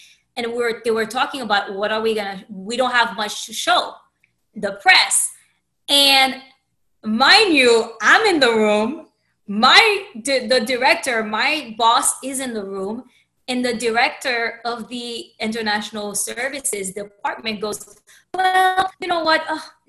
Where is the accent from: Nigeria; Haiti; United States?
Haiti; as you know, I'm from Haiti